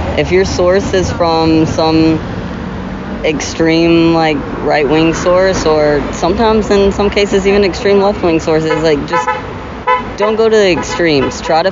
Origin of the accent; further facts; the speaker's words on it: Memphis, Tennessee, United States; I grew up in Memphis, Tennessee.